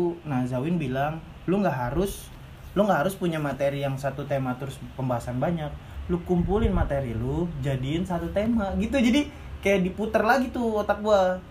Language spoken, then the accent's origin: Indonesian; Pamulang, Banten, Indonesia; Nah gue stand up lagi dan ternyata di Pamulang di kampung gue sendiri ada komunitas.